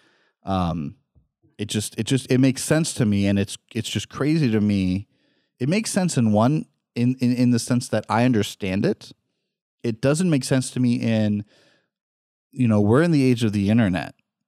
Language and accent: English; West Coast, United States; That blows my mind because I come from the West Coast where everybody travels.